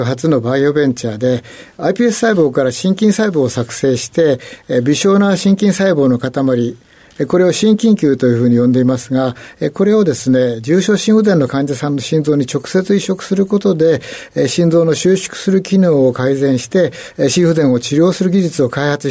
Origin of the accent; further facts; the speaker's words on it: Asakusa, Tokyo, Japan; born there; 東京都浅草の生まれでございます。